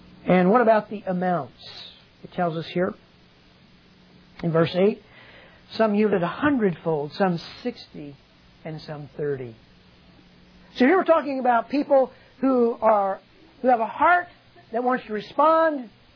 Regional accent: Delaware, United States; Now, where I grew up in Delaware, it has to put up with a whole lot of cold.

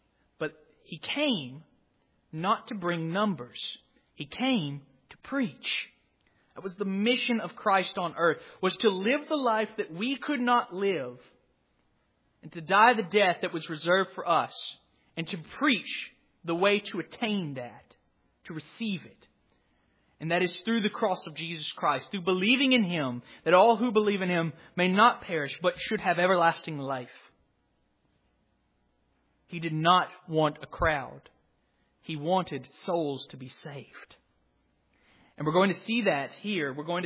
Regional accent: Gulf Coast, United States; I am originally from the Gulf Coast, of course, and I spent many a weekend in New Orleans, Louisiana as well.

